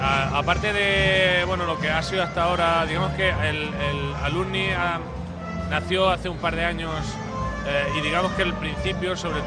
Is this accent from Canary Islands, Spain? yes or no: no; Murcia, Region of Murcia, Spain; Yo soy de la, yo soy de Murcia, yo soy de allí.